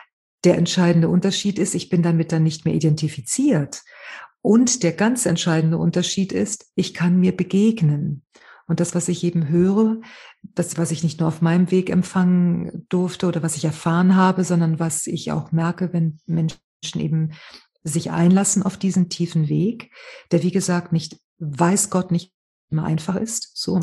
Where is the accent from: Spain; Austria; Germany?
Spain; German is a second language; ich komme aus Spanien und so weiter, ich arbeite als Traumatherapeutin.